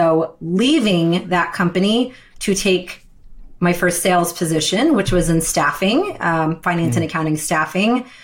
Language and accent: English; Wilmington, Delaware, United States; born there; So my dad was born in India. My mom was born in Pakistan. I was born in Wilmington, Delaware, but you know, first one of immigrant parents.